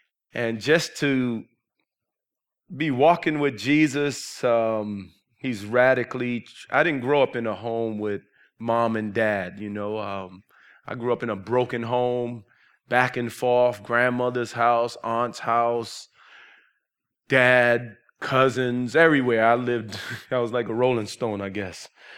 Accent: New York City, New York, United States; where I grew up at in New York City, there was a lot of churches, but I'd never seen that before.

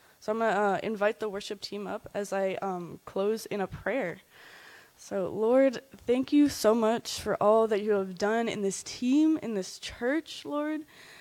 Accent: Massachusetts, United States; As Evan said, I'm from Massachusetts

